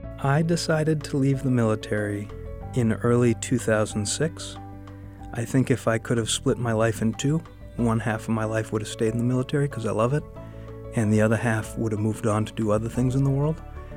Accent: Laconia, New Hampshire, United States; I'm from Laconia, New Hampshire. I'm 40 years old

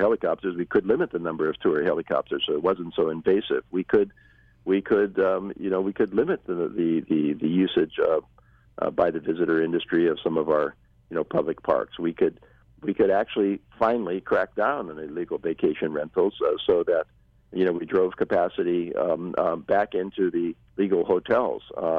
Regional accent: Hawaii, United States; born and raised on the Big Island, and so I remember the Hawaii that was before we had 10 million tourists every year.

